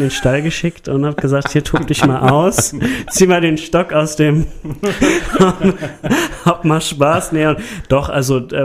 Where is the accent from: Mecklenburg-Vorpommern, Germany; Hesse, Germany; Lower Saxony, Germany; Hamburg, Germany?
Hesse, Germany; Frankfurt; ist ja meine Heimat, Frankfurt. Mhm. Ich wollte gerne wieder zurückkommen nach 2 Jahren Köln.